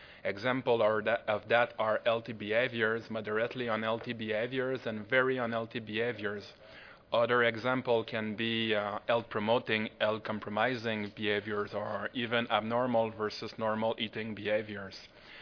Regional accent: France; accent: French; English is a second language; I want to excuse myself for my big French accent that you will hear throughout all the presentation.

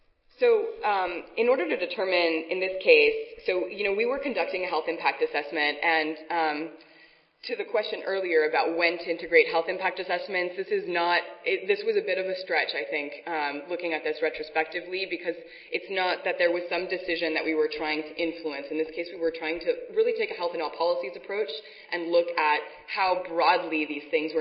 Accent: California, United States; It's cold there. I'm from California.

